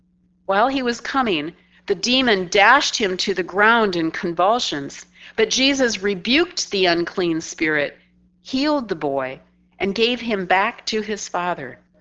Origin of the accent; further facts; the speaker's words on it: South Dakota, United States; I grew up in South Dakota, the home of the holy hills called Pahasapa, the Black Hills.